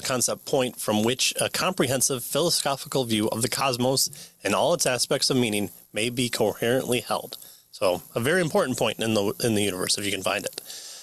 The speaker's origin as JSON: {"language": "English", "country": "United States", "said": "I'm American. We won two wars, so"}